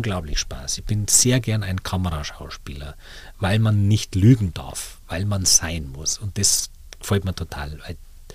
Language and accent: German; Neuburg an der Donau, Bavaria, Germany; Und dann habe ich hab einen ganz guten Freund gehabt in meiner Heimatstadt, in Neuburg an der Donau.